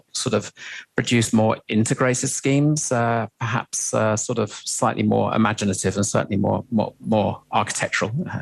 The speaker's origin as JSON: {"language": "English", "region": "England", "country": "United Kingdom", "said": "or I guess being an Englishman, I might say Swan"}